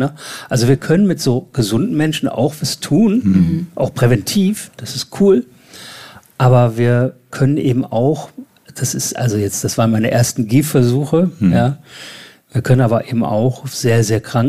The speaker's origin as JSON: {"language": "German", "region": "Rhineland", "country": "Germany", "said": "Jetzt komme ich aus dem Rheinland, da ist die Zahl 11 heilig."}